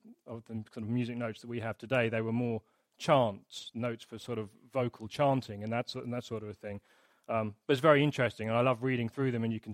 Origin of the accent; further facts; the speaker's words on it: Hastings, South East England, United Kingdom; As Simon said, I'm from Hastings. It's 2 hours that way. That's about all there is. It's not much else to say about Hastings.